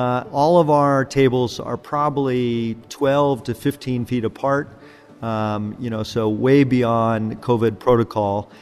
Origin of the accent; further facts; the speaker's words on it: Marin, California, United States; also born or lived in Santa Rosa; So I was born in Santa Rosa, raised in Marin, got involved in the Silicon Valley for 25 years, and then worked in San Francisco.